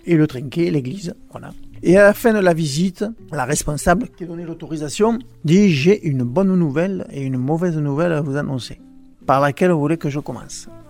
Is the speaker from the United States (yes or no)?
no; France; moved away as an adult; Je suis né en Provence, j'ai vécu en Provence jusqu'à mes 28 ans, dans le triangle Nîmes-Avignon-Arles, en ayant fait mes études à Montpellier.